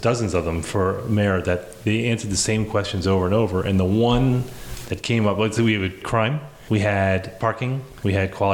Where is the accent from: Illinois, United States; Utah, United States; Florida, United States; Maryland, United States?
Maryland, United States; But in Montgomery County, I took the metro to high school and to school. And I didn't get my license until I was 17.